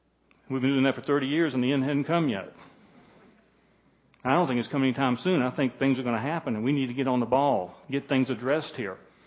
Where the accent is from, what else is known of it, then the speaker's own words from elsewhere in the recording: Atlanta, Georgia, United States; I'm from Atlanta, Georgia area, so I'm still suffering from altitude sickness and jet lag